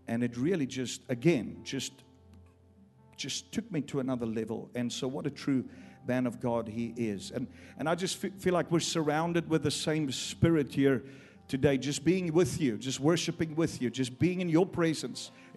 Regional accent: Cape Town, Western Cape, South Africa; I am a South African. I'm from South Africa. And I live in Cape Town. Right there on the tip of the continent of Africa

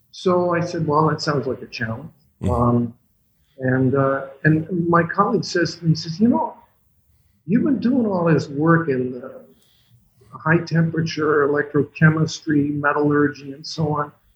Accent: Oshawa, Ontario, Canada; Because I grew up in Oshawa, Ontario.

